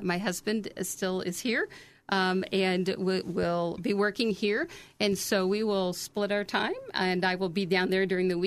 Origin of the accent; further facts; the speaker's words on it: Indianapolis, Indiana, United States; I'm from Indy. I'm born and raised in Indiana.